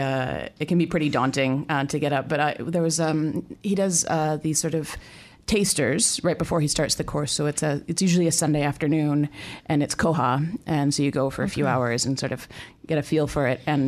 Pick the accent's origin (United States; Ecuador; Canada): Canada; accent: Canadian; now in New Zealand; I am also a comedian, and my accent is from Canada, but I've been in New Zealand since 2014.